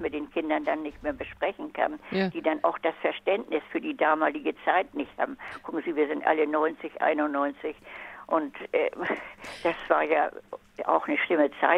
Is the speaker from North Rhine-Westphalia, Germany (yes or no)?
no; Hamburg, Germany; Ja, hallo. Ja, ich wohne in Hamburg und bin praktisch seit 1947 sind wir aus der Schule gekommen, aber vorher waren wir schon 4 Jahre zusammen im Oberbau in Fuhlsbüttel.